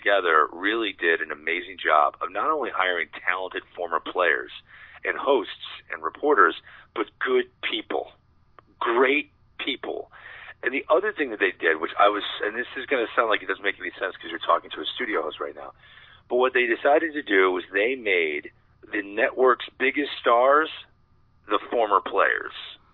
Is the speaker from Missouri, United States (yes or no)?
yes; St. Louis, Missouri, United States; knowing that I was from St. Louis. I was a huge Cardinal fan growing up, loved baseball